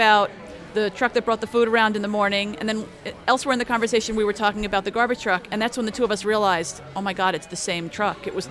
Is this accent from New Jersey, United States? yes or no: yes; New Jersey, United States; And because I was from New Jersey and they were all New Yorkers, I was just instantly not going to be in the club.